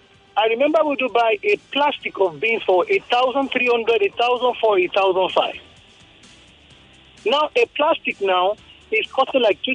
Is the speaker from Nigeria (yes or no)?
yes; Ogun, Nigeria; I'm from Ogun State.